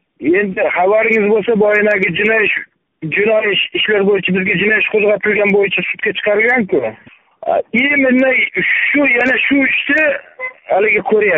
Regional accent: Jizzakh Region, Uzbekistan; born there; 1981 yil Jizzax viloyatida tug'ilganman.

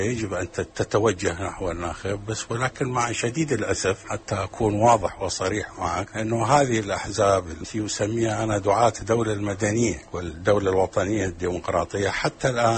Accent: Iraq; لا أعلم أنه عندنا في العراق وصلنا إلى مرحلة

